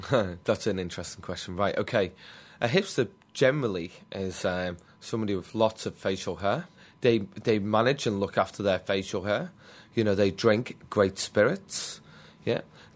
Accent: England, United Kingdom; moved away as an adult; now in Australia; Basically, when I was growing up in England, I wanted to move to Australia.

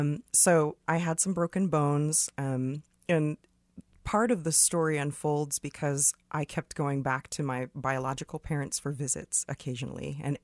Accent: Clay Center, United States; So growing up in Clay Center, I was one of just a couple children of color. And my dad used to farm.

